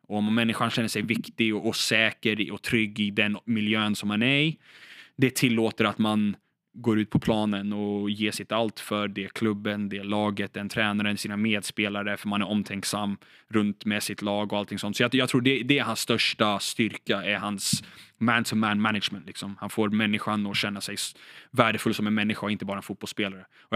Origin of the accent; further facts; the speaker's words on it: Sweden; born there; jag vet att Sverige är mitt land, jag är född i Sverige, jag kan språket, allting sånt.